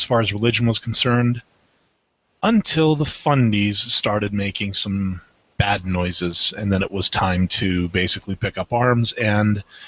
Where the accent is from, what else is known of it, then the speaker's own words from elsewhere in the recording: North Central Canada, Canada; born and raised in North Central Canada to a Lutheran family, although religion was never that big in my household.